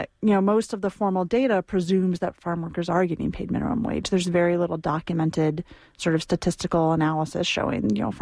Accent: Michigan, United States; also born or lived in California; now in New York, United States; I grew up in Michigan, which I can now say, having spent a lot of time in California, is an incredibly lush and verdant place.

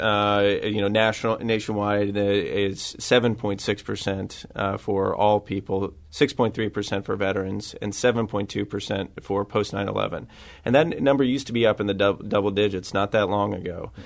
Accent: Rolla, Missouri, United States; Born and raised in Rolla, Missouri. It's good to be home.

